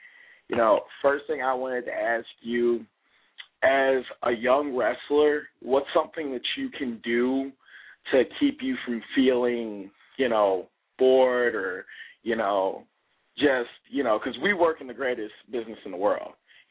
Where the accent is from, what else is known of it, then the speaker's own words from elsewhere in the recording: Hammond, Indiana, United States; Hey, I'm from Hammond, Indiana.